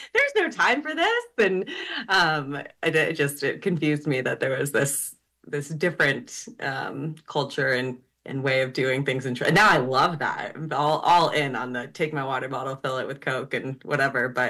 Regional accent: Vermont, United States; Well, I grew up in Vermont, in rural Vermont, and I grew up on a chunk of land.

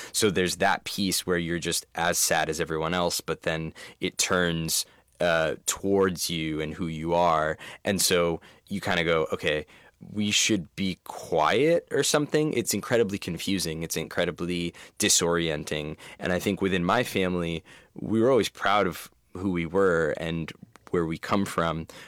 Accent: New Jersey, United States; Yeah, I mean, I grew up in New Jersey, and it was, there was this like burgeoning emo rock scene

